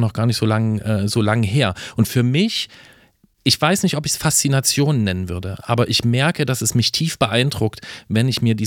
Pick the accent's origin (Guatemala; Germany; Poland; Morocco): Germany; born there; ich bin in der DDR geboren